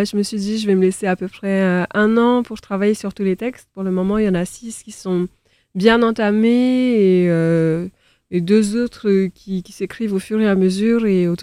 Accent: French Polynesia, France; Et puis, il y avait des désaccords d'opinion, puisque je viens de Polynésie.

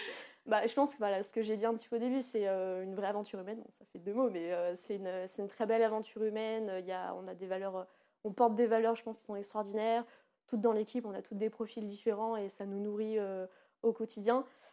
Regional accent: Auvergne-Rhône-Alpes, France; Moi, je suis originaire d'Auvergne, donc forcément, j'ai un rapport à la nature je suis très proche de la nature.

